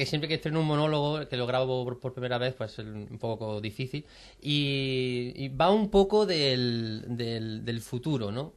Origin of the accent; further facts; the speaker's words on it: Spain; Así somos los españoles.